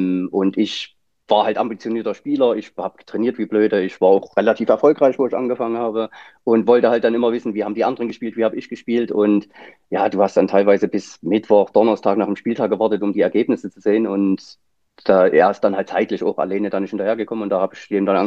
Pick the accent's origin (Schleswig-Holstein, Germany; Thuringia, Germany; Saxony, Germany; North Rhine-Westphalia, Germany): Saxony, Germany; Leipzig; ich komme aus Leipzig, schön Sachsen.